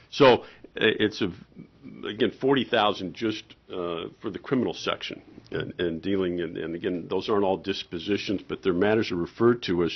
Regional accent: Fairbanks, Alaska, United States; I'm from Fairbanks.

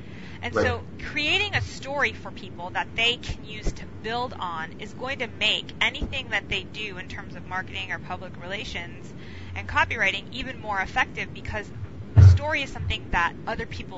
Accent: Miami, Florida, United States; I guess growing up in Miami, I've got that Spanish roll the R thing going.

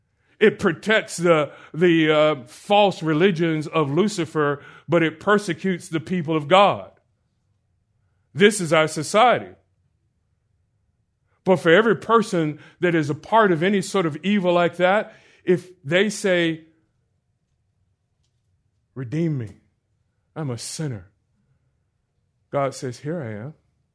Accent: Orlando, Florida, United States; I grew up in Orlando.

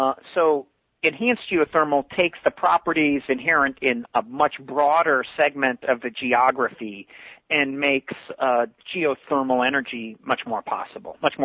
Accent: United States; as an American, I refuse to believe that.

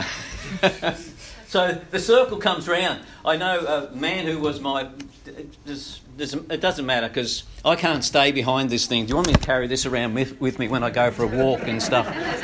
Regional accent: Victoria, Australia; But I grew up in the country here in Victoria.

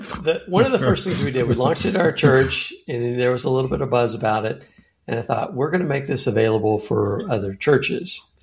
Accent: Tucson, Arizona, United States; I'm going to invite all the pastors of my hometown. So there are got a list of all the churches in Tucson, Arizona.

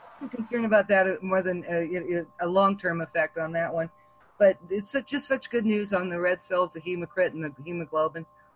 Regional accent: Hawaii, United States; born there; now in Idaho, United States; I was born in Hawaii. Maybe that's my problem. I need to go home.

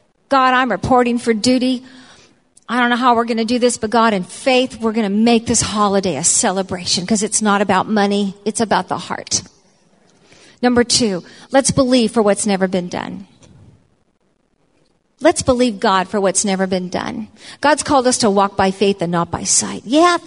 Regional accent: United States; I'm an American, and Thanksgiving starts my whole holiday season off.

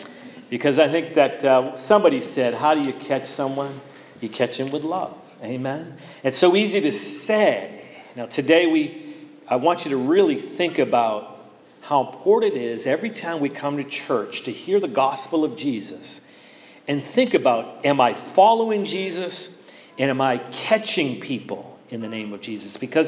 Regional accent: Worcester, Massachusetts, United States; And when I was young, I grew up in Worcester and I grew up at Nelson Place Elementary School.

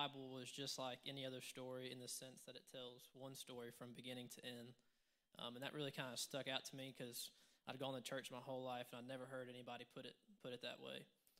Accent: Brenham, Texas, United States; I was attending a church service back in my hometown in Brenham.

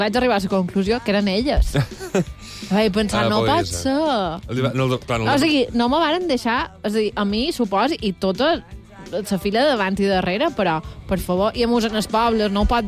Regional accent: Balearic Islands, Spain; Jo, com a bona mallorquina, no dir res.

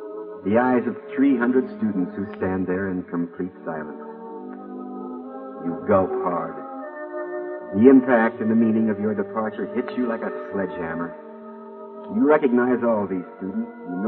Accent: Starkville, Mississippi, United States; I'm a Southerner, Ruth. Starkville, Mississippi's my hometown. They say it takes a little while for Southerners to get started, but once we start...

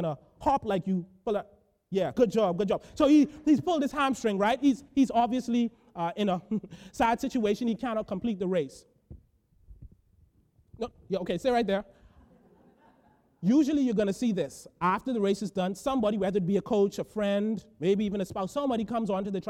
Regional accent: Bahamas; I'm originally from the Bahamas.

